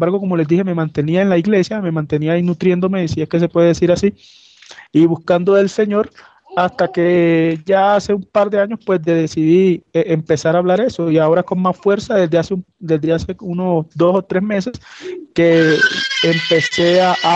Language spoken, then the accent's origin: Spanish; Valledupar, Cesar, Colombia; Empecé en una congregación en mi ciudad natal, que es Valledupar.